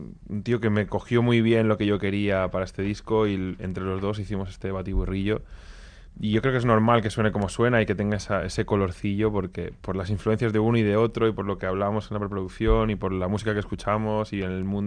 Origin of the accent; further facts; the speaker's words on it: Balearic Islands, Spain; hicimos una preproducción en Mallorca, él vino una semana a mi tierra